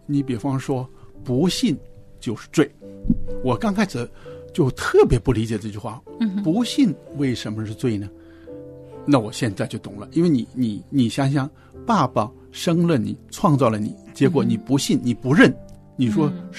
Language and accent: Chinese; China; 特别是我们在中国长大的，又是一个从小就是无神论教育的这种下背景下来的，